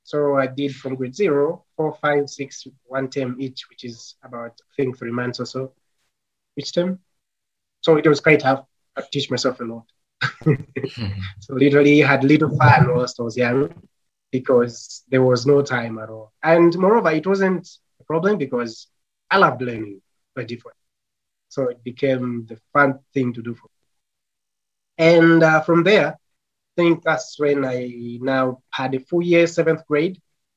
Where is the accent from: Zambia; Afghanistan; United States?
Zambia; English is a second language; And I'm from Zambia, Africa.